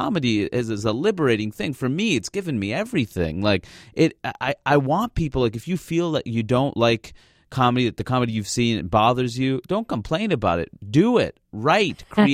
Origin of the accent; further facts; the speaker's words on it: Queens, New York, United States; now in Brooklyn, United States; I grew up in Queens. I live in Brooklyn.